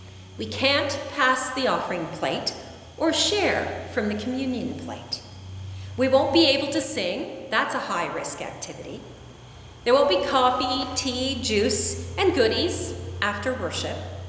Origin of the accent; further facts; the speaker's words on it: Canada; What else have I learned about Canada, about being Canadian in this pandemic time?